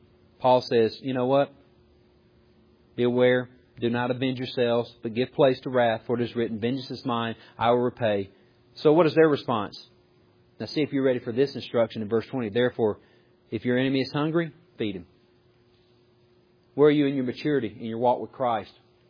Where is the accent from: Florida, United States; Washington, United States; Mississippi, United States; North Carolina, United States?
Mississippi, United States; Not very smart, but you know what I know. I was from Mississippi. I never really seen this.